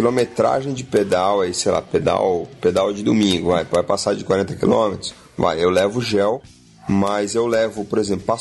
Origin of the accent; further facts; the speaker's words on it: São Paulo, Brazil; Olha, eu cresci em São Paulo, vivi a maior parte do tempo em São Paulo